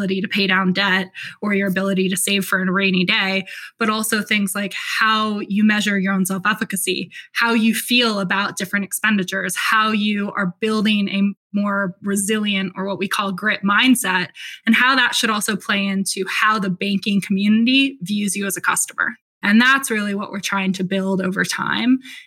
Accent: Florida, United States; And I've met both the Williams sisters, and I grew up in South Florida

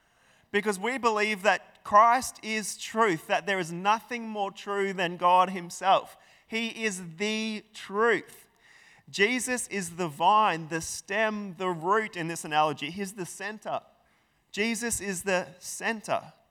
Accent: Emerald, Queensland, Australia; Because I grew up in Emerald in central Queensland, there was a lot of farming opportunities.

